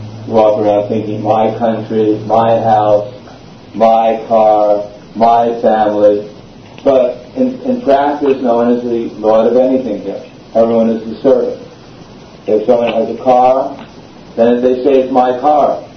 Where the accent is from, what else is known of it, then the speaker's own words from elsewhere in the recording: United States; now in Belgium; Just like here, many of our devotees and guests are from Belgium, or I'm from America, originally this body.